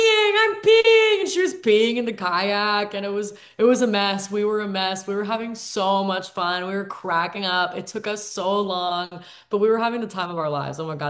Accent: Florida, United States; I'm from Florida and I have kayaked springs.

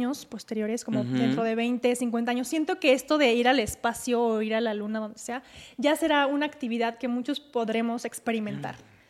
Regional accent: Mexico; también como buenos mexicanos, no faltaron los chistositos

